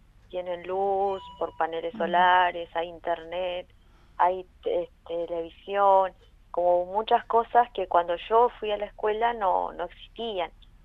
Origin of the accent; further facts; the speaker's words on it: Anecón Grande, Río Negro, Argentina; Yo soy de Necón Grande